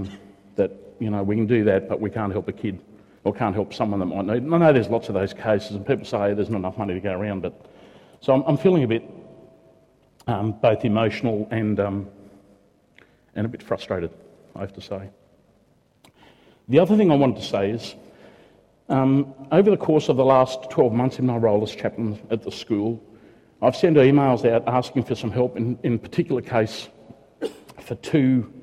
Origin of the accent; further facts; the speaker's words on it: Yackandandah, Victoria, Australia; I've been travelled to Yakandanda, which is my hometown, to speak at a memorial Thanksgiving service up there a few weeks ago.